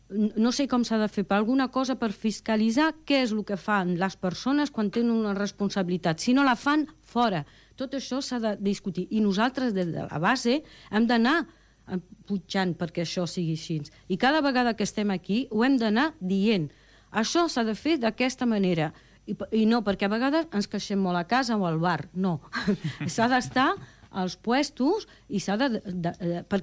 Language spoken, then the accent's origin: Catalan; Sant Cugat del Vallès, Catalonia, Spain; born there; Jo soc nascuda a Sant Cugat